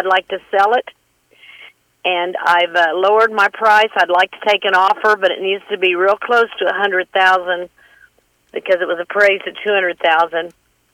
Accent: Woodward, Oklahoma, United States; Is this Lauren with the energetic voice at Elk City? I'm from Woodward.

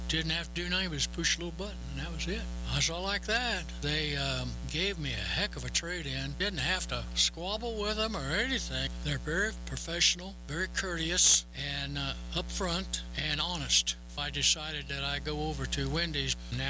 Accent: Arapahoe, Oklahoma, United States; I might introduce myself. … from Arapahoe, Oklahoma.

